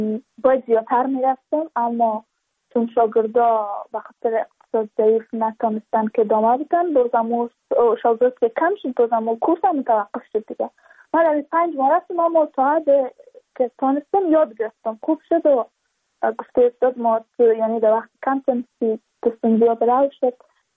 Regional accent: Badakhshan, Afghanistan; ما از بدخشان هستیم، یعنی منطقای دوردست است

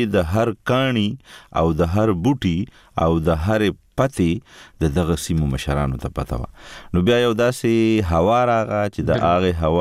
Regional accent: Khyber Pakhtunkhwa, Pakistan; نو زه د وزیرستان په دی خسته خسته بوونو کرا لوي شوم

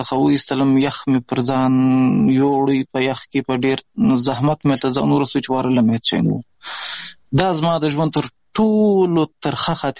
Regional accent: Pishin, Balochistan, Pakistan; زه خو اصلا د افغانستان د غزنی ولایت اوسېدونکی یم. د مهاجرت شپې ورځې په پاکستان کې تیروم، په پاکستان کې زیږیدلی یم. د کوټې سره نږدې پښین ښار ګوټي ورته وایي، په دې پښین ښار کې اوسېږم.

